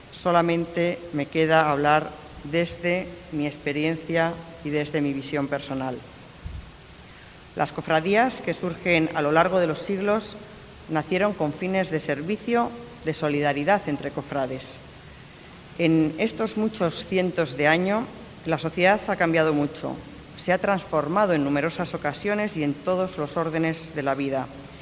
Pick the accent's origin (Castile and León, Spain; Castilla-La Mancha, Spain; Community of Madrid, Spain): Castile and León, Spain; Valladolid; Me honra como vallisoletana que se me llame para uno de los acontecimientos más importantes en la vida de la ciudad